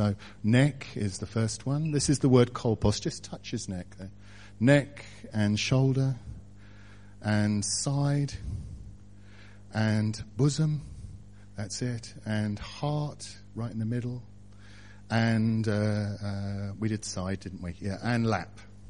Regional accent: Hersham, South East England, United Kingdom; born there; Now, I was born in Hersham behind what used to be the slaughterhouse.

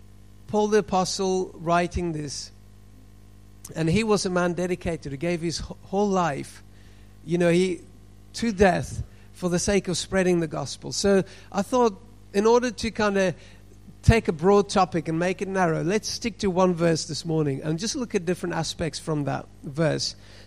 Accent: South Africa; you know my accent is not local. Did anybody pick that up? I'm from South Africa, so being African, I enjoy a bit of interaction.

